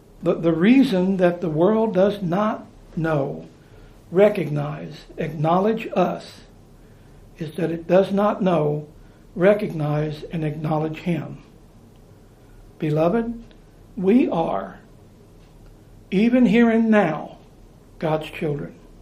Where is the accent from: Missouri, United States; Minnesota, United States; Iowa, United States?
Missouri, United States; St. James; By saying I'm from St. James, I am from St. James.